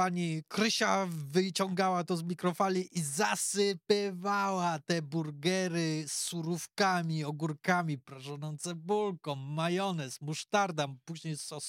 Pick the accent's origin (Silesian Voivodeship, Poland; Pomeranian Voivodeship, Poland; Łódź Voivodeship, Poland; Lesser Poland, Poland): Łódź Voivodeship, Poland; Łódź; przepraszam, ja muszę tutaj to powiedzieć jako rodowity łodzianin